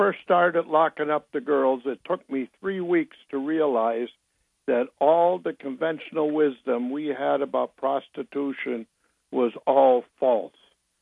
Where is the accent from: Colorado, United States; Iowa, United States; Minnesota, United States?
Minnesota, United States; also born or lived in New York; And then when I got out, I went back to New York, and I'm originally from Minnesota, and in 1965, I became a police officer in the New York Police Department.